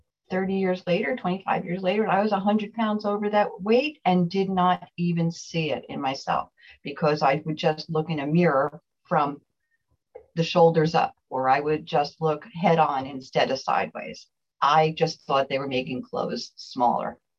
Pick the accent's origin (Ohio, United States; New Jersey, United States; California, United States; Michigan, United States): New Jersey, United States; I'm from New Jersey, and I've been in program 11 years.